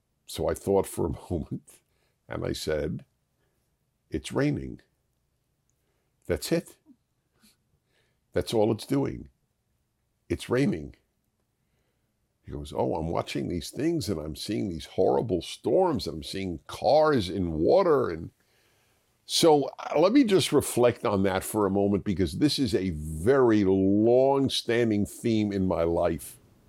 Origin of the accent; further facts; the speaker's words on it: New York, United States; I grew up in New York. I'm totally used to snow, and a couple of inches means nothing.